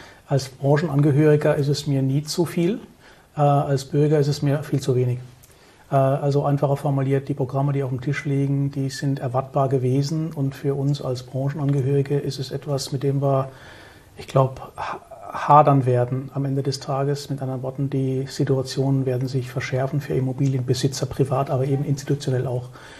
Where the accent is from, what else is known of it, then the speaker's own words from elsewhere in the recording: Southern Germany, Germany; ich bin aus Süddeutschland, dort haben wir schon so ein paar städtische Lagen